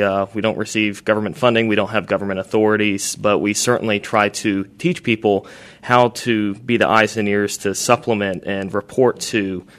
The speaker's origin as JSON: {"language": "English", "town": "Charlotte", "region": "North Carolina", "country": "United States", "tie": "born or raised there", "said": "so I was born and raised in Charlotte, went to grad school after undergrad at Chapel Hill, and studied the Haw River there"}